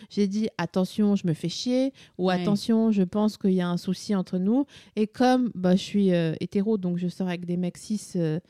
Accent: eastern France, France; j'ai 39 ans et demi, là, et je l'ai rencontré il y a un an et demi. Bon, t'as compris. Je viens de l'Est de la France

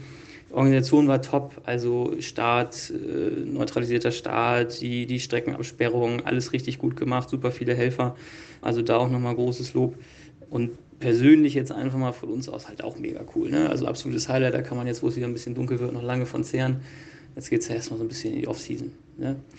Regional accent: Northern Germany, Germany; die Berge, sage ich mal, oder die Hügel, für uns als Norddeutsche sind es natürlich immer gleich die Berge.

